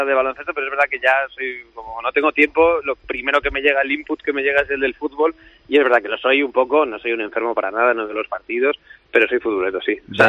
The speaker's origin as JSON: {"language": "Spanish", "region": "Community of Madrid", "country": "Spain", "said": "Sí, yo soy madrileño"}